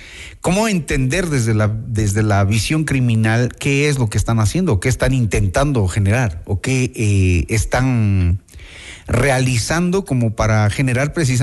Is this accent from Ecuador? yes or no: yes; Ecuador; ¿Qué nos espera como ecuatorianos?